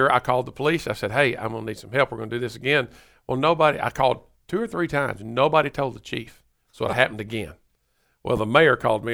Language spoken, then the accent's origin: English; Paducah, Kentucky, United States; now in Nashville, United States; Nashville area. Of course, Paducah, Kentucky.